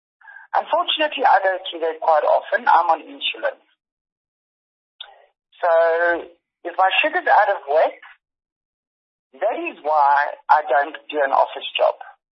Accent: South Africa; I was born and bred in South Africa.

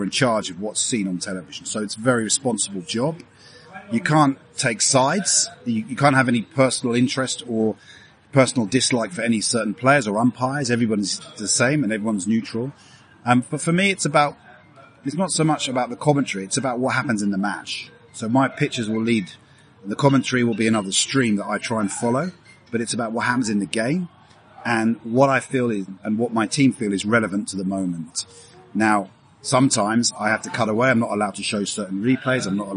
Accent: London, United Kingdom; Which was a major highlight for me because I'm from London, born and bred.

